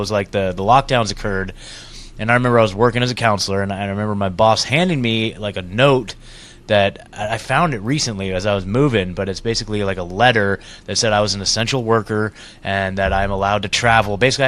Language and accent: English; Oregon, United States; I grew up outside of Portland, like an hour outside of like downtown Portland.